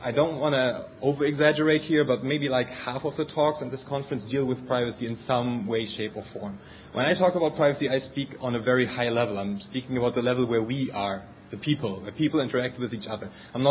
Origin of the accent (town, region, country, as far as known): Germany; English is a second language